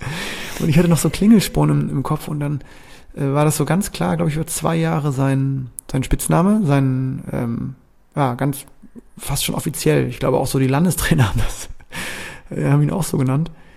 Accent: Bremen, Germany; aber ich wusste, als ich den ersten Lehrgang als Bremer

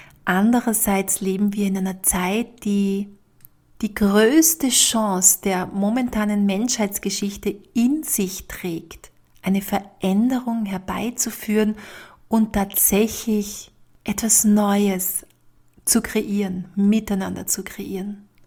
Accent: Austria; bei uns in Österreich

